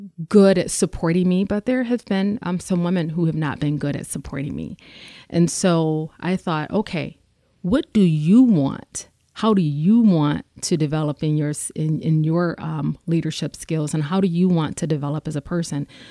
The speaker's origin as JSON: {"language": "English", "town": "Detroit", "region": "Michigan", "country": "United States", "said": "If anybody knows, I will tell them I'm from Detroit."}